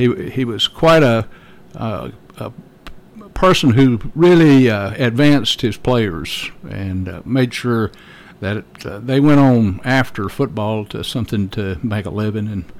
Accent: Milan, Tennessee, United States; born there; also born or lived in Arkansas / Texas; I was born in Milan, and both my parents were from Huntington or Carroll County.

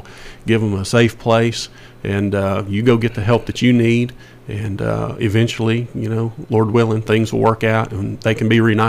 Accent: Murfreesboro, Tennessee, United States; I grew up in Murfreesboro, so I was very familiar with the home.

